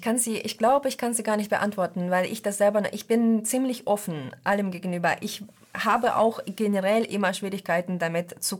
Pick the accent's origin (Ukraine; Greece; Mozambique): Ukraine; Donetsk, Donetsk Oblast; okay, ich komme aus Donetsk, natürlich berichte ich aus Donetsker Sichtweise